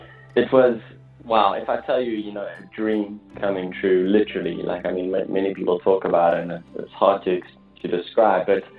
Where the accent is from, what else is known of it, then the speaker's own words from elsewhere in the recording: Johannesburg, Gauteng, South Africa; there's no logical explanation for me as a white Jewish boy growing up in Johannesburg to have this kind of music